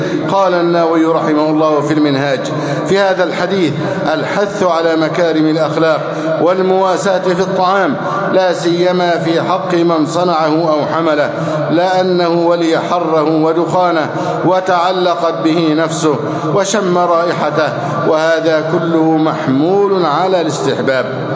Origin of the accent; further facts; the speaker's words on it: Egypt; اللهم احفظ بلدنا مصر أمنا أمانا سخاء رخاء